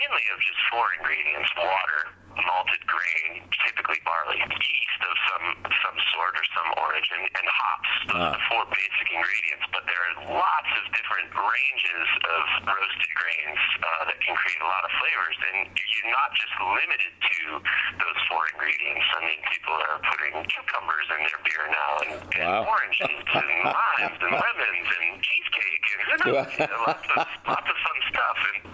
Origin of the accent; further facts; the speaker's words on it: New Hampshire, United States; so we looked back into my home state of New Hampshire and looked at that short, little magical 17 miles of sea coast that we have here in New Hampshire